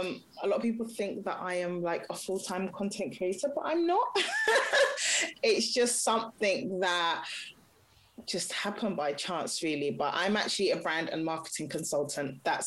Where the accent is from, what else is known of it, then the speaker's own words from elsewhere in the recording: Nigeria; I'm Nigerian, I'm Yoruba